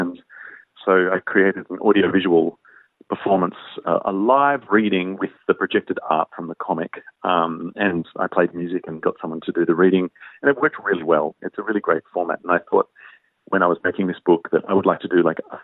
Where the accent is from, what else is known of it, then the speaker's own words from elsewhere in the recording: Australia; it's really clear to me that I am Australian and not Italian.